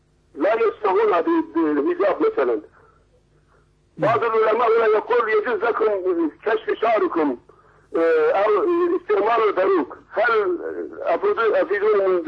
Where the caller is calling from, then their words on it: Turkey; يا أخي أنا أتصل من تركيا.